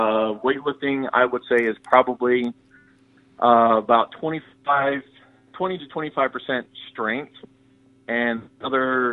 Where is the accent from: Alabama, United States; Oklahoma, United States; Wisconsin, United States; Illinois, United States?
Alabama, United States; Birmingham; moved away as an adult; now in Northfield, United States; I grew up in Birmingham, Alabama. Joined the Army when I was 20. Retired in 2014. Moved up here to Minnesota about July 2014 because my wife is from the Twin Cities.